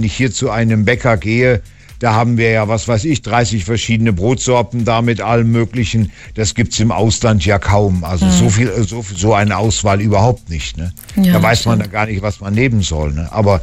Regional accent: Northern Germany, Germany; bei uns in Norddeutschland gab es Butterkuchen immer.

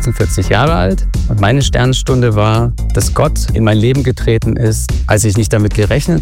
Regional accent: East Germany, Germany; born or raised there

